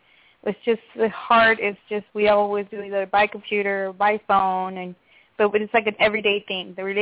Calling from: Los Angeles, California, United States; from Los Angeles.

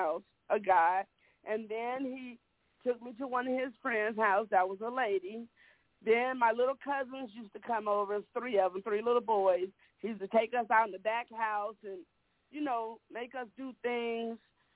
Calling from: Victorville, California, United States; I am calling from Victorville, California.

